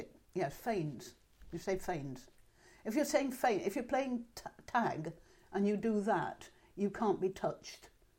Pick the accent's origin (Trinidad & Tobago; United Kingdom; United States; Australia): United Kingdom; southern England; I don't use many dialect terms. And remember, you know, I was brought up in the South, but by Yorkshire parents. So I don't have any sort of dialect background.